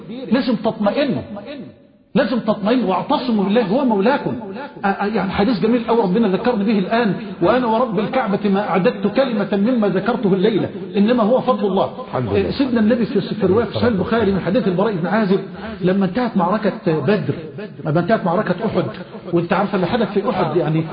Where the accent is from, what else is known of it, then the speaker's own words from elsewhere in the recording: Mansoura, Dakahlia, Egypt; اخ من اخواننا القضاة في المنصوره، وانا من المنصوره